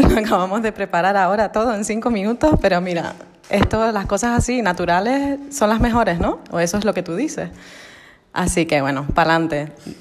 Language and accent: Spanish; Tenerife, Canary Islands, Spain; moved away as an adult; also born or lived in Fuerteventura / Madrid; Soy una chica de Tenerife. Bueno, en verdad nací en Fuerteventura, pero bueno, soy canaria. Eso sí, llevo ya bastantes años viviendo afuera, pues 16 años para ser concretos. Estudié en Madrid